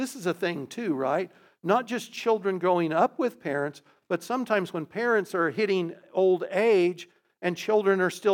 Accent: Topeka, Kansas, United States; And I grew up in Topeka, and no real complaints. I feel really super blessed for the life I had in Topeka.

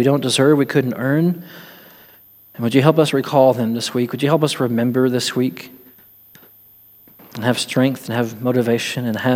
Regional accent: Texas, United States; accent: East Texas; mostly because she thought my East Texas accent was funny.

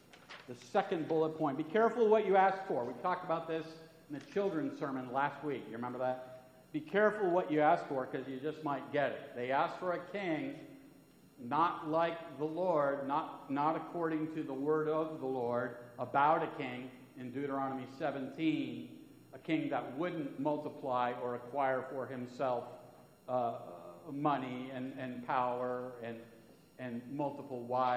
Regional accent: United States; Now, as an American, I feel like somehow it's my obligation to eat a bag of Brock's candy corn made with real honey every October

